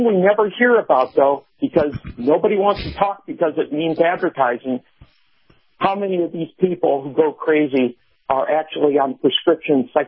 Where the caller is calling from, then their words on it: Boulder, Colorado, United States; I'm listening to KNUS out of Denver, and I'm just outside the People's Republic of Boulder.